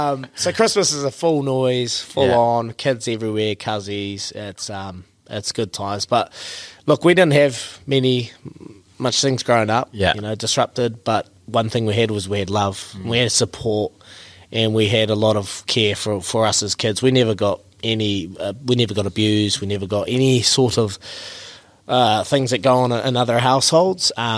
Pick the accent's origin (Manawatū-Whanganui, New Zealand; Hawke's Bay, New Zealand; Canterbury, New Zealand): Manawatū-Whanganui, New Zealand; Marton; born there; I grew up in I was actually born in Martin. Martin's by Whanganui there, and I've never been back.